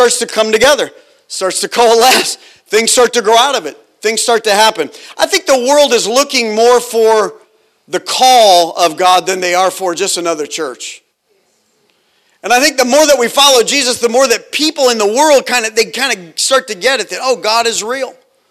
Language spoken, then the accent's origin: English; United States; now in Australia; We're here in Australia. I'm from America.